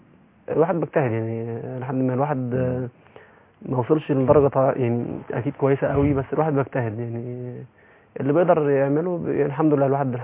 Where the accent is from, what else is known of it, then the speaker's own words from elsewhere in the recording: El Mahalla El Kubra, Gharbia, Egypt; انا من المحله زي ما قلت لحضرتك ما كنتش احلم بان اوصل للي انا وصلت له